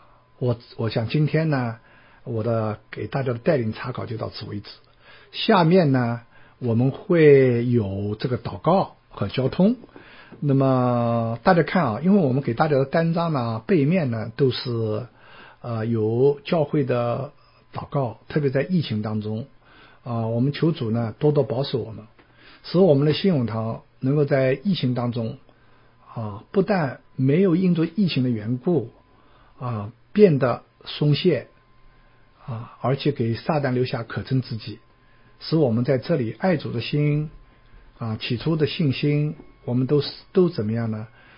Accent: China; 特别是我们从大陆来的移民到海外的

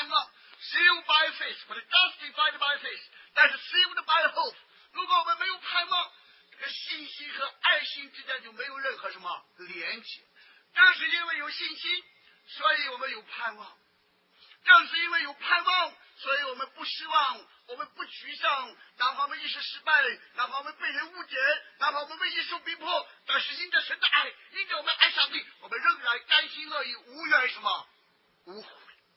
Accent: China; 我们中国人

